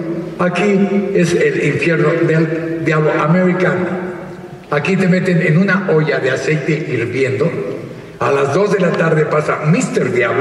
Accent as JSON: {"language": "Spanish", "country": "Mexico"}